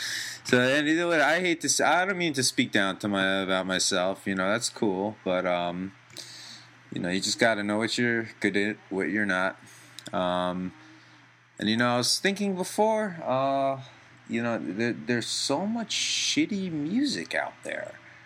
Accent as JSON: {"language": "English", "region": "New York", "country": "United States", "said": "of course, I'm a New Yorker, so the good old Rangers are heading to the Stanley Cup"}